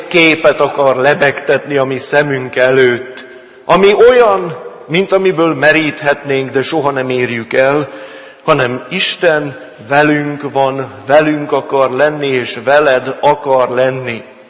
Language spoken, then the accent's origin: Hungarian; Great Hungarian Plain, Hungary; emlékszem az Alföldön, ahol fölnőttem